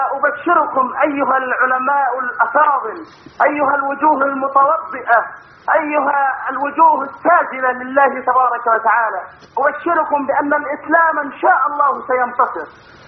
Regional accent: Egypt; now in Saudi Arabia; أنا مصري مقيم في السعودية،

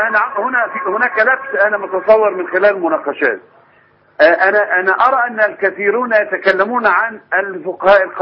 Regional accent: Egypt; انا بتكلم بصفتي مصري، سياسي مصري.

